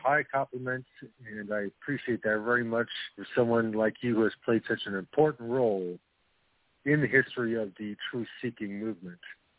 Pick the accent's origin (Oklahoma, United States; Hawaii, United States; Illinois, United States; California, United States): Oklahoma, United States; Oklahoma City; I'm from Oklahoma City. I watched the story develop.